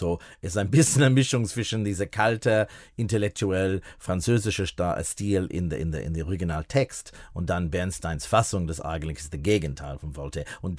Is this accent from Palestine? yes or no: no; Australia; German is a second language; now in Germany; als säkulär Jude, aber auch mit einem großen Interesse in Judentums und jüdische Geschichte in Europa und ich komme aus Australien. Ich bin in Australien geboren.